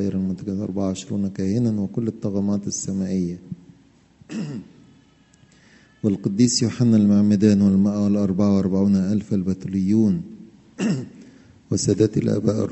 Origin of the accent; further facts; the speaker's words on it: Egypt; يبقوا معتزين ان احنا مصريين وفخورين